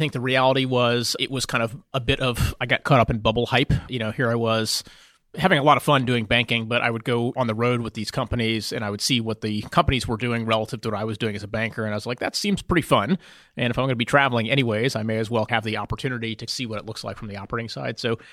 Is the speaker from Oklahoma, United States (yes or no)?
no; Houston, Texas, United States; moved away as an adult; also born or lived in California; I grew up in Houston. I came out here to go to school, so I went to Stanford